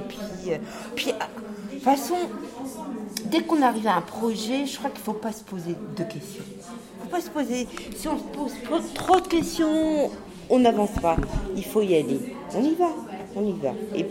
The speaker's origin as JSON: {"language": "French", "town": "Brest", "region": "Brittany", "country": "France", "tie": "born or raised there", "said": "c'est ma ville d'origine. Je suis née à Brest, je viens de Brest. Je suis fière d'être brestoise."}